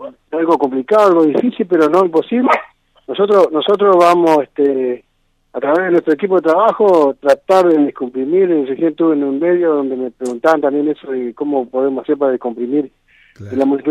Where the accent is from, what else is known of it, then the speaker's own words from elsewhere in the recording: Villa Domínguez, Entre Ríos, Argentina; Villaguay, somos el departamento de Villaguay, Villa Domínguez, por ahí un pueblito que está a 15 kilómetros de la ciudad de Villaguay, para el sur de Villaguay, ya con el límite con Concepción de Uruguay.